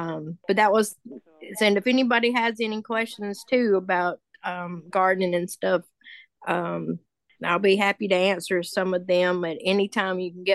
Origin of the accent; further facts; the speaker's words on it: South Carolina, United States; I'm the lady from South Carolina.